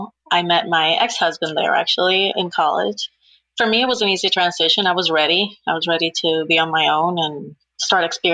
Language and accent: English; Dominican Republic; moved away as an adult; also born or lived in Quito, Ecuador / Miami, United States; now in Charlotte, United States; I live in Charlotte, North Carolina, or just outside of Charlotte. I am from Dominican Republic. I was born and raised there.